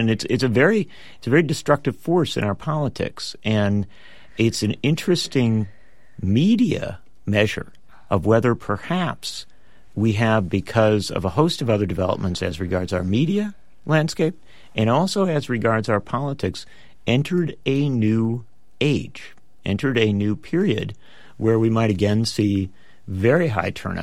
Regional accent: Wisconsin, United States; In my home state of Wisconsin, the turnout of the 18 to 29s looks to be headed toward record levels

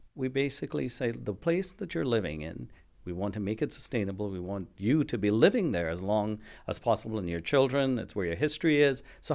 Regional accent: Trinidad & Tobago; So I grew up in the Southern Caribbean, the island that is the furthest south in the Caribbean, the country of Trinidad and Tobago. I grew up on the island of Trinidad. I come from an agricultural family.

